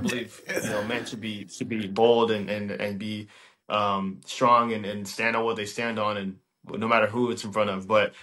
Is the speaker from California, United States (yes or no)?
yes; Chino Hills, California, United States; I grew up in Chino Hills.